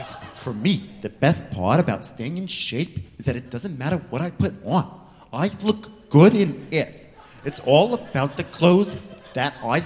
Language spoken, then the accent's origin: English; New York City, New York, United States; I'm just a New Yorker. Just sitting here.